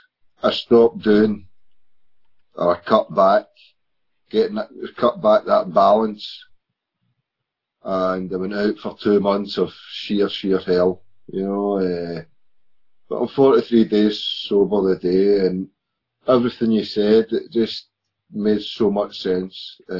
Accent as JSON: {"language": "English", "region": "Scotland", "country": "United Kingdom", "said": "I'm from Scotland."}